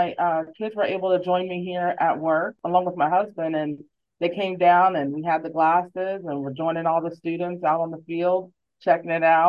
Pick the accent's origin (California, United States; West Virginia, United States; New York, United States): West Virginia, United States; Parkersburg; It was at in my hometown, Parkersburg, West Virginia, and my cousins actually worked there.